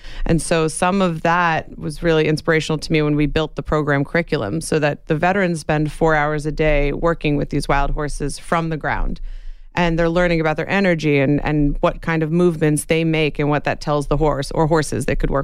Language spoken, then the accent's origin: English; New York, United States; As a New Yorker, I decided, don't be that stereotype.